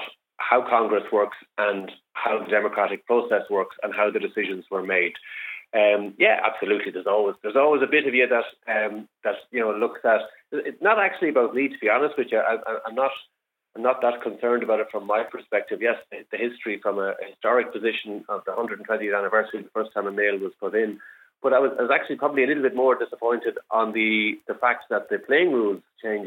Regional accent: Longford, Leinster, Ireland; My local media, where I grew up in Longford, they were very strong.

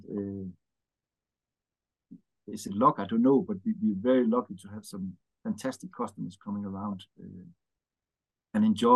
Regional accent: Denmark; now in England; I'm from Europe, a bit like Javier. I'm from Denmark. Been working in England for the last 30 years

